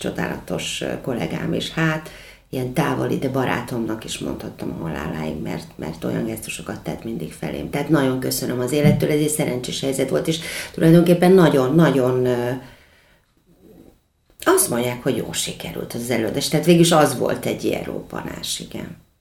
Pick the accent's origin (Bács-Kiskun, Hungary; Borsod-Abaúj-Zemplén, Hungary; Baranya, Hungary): Baranya, Hungary; Pécs; moved away as an adult; now in Budapest, Hungary; mert pécsi vagyok, már az is egy trauma volt, hogy eljöttem Budapestre 18 éves koromban